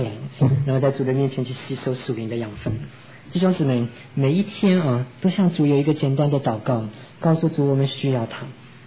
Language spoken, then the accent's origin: Chinese; China; 我们中国人啊，讲话是最怎么讲，最忌邪的，对不对？